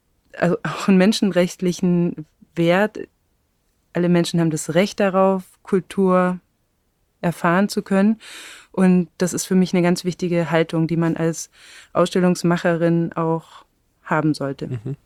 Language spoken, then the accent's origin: German; Baden-Württemberg, Germany; ich bin auf dem Land im Schwarzwald aufgewachsen